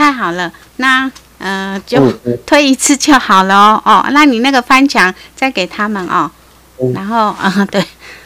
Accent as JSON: {"language": "Chinese", "region": "Fujian", "country": "China", "said": "我是南方人，福建的。"}